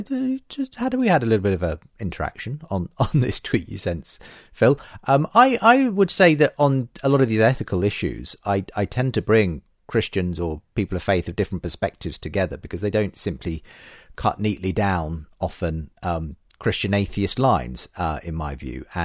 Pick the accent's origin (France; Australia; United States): Australia; Queensland; I'm from Australia, so as one of your many international listeners.